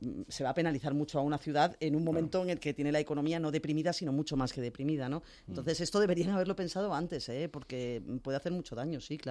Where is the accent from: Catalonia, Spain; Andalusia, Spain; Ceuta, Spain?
Ceuta, Spain; yo soy de Ceuta, como sabéis. En Ceuta, que es una economía muy pequeñita, es una ciudad que por la insularidad o cuasi insularidad, es una economía muy subvencionada, con 75.000 habitantes